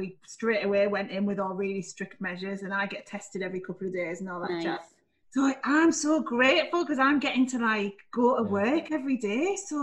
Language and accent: English; Middlesbrough, North East England, United Kingdom; also born or lived in North Shields; Yeah, Middlesbrough. But actually, I was born in North Shields.